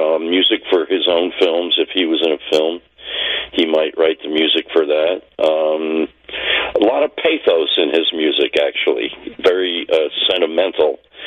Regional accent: Philadelphia, Pennsylvania, United States; moved away as an adult; also born or lived in San Francisco; So I grew up in Philadelphia and, until I was in my 30s or so, or late 30s, I lived on the East Coast, and I moved to San Francisco and lived there for a while

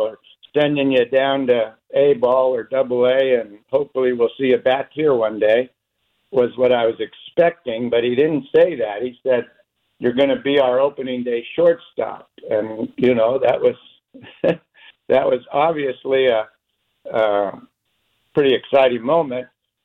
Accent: California, United States; Growing up in Southern California, I don't think I ever played a game under 65 degrees.

